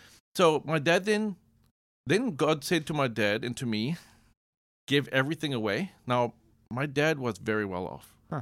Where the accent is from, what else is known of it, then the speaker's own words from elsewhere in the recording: Johannesburg, Gauteng, South Africa; South Africa. So I'm from South Africa, born in Johannesburg.